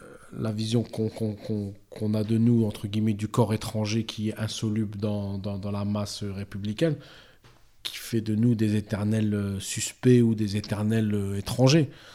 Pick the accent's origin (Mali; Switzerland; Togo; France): France; Hauts-de-France; Je veux dire, je retourne en Algérie après 20 ans d'absence pour des raisons personnelles. Mais je mange français, je rêve français, je suis français, je m'habille français. Mon disque dur est français. Je suis un Européen convaincu.